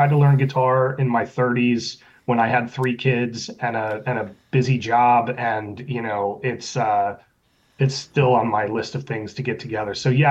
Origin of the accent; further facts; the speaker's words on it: Santa Barbara, California, United States; also born or lived in Cincinnati; so I was born in Cincinnati, but then when I was about 6 months old, the band moved to Hollywood. And really? Santa Barbara, California. Yeah. So I spent about 5 or 6 years in Santa Barbara, California while they tried to make it.